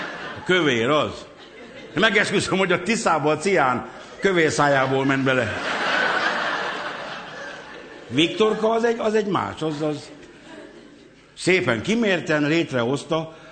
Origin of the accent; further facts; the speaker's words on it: Kőbánya, Budapest, Hungary; born there; hazamegyek Kőbányára, és letagadom, hogy ott születtem, hogy nem is jártam arra.